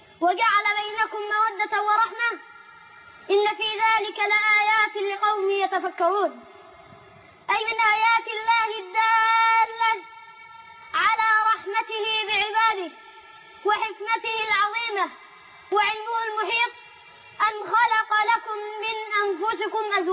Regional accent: Luxor, Luxor Governorate, Egypt; أنا من الأقصر

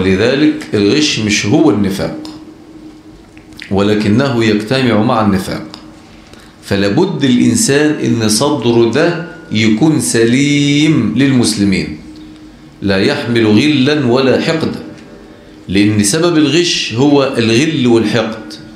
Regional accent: Egypt; حته الذهب دي عندنا في مصر ثمنها مثلا يجي 300,000 جنيه دي يوميته

